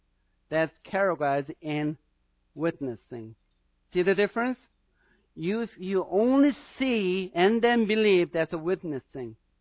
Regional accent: South Korea; English is a second language; You know, just side note, I'm from South Korea.

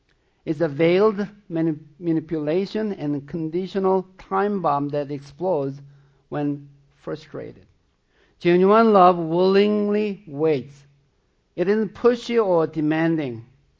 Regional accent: southern Sweden, Sweden; first language Swedish; English is a second language; I'm from Sweden, southern Sweden.

